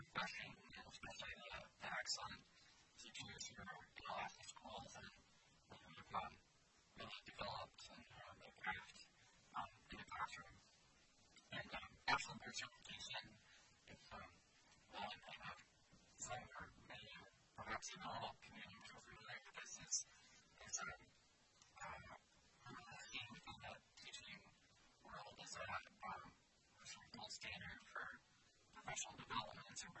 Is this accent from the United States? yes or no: no; Kenya; I know growing up in Kenya